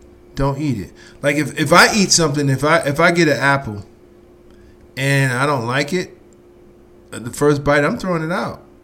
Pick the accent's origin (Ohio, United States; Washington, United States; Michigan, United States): Ohio, United States; Cleveland; We're from Cleveland, right? I'm from Cleveland. He's from Erie, but the weather's still the same.